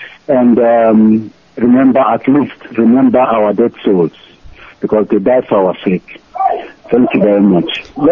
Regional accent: Anambra, Nigeria; I'm from Motocha Glory in Anambra, local government.

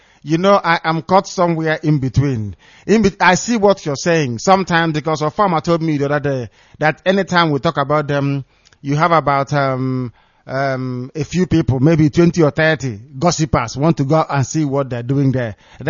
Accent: Anambra, Nigeria; I am from Wofia, from Norfia, in Anambra, Biafra land.

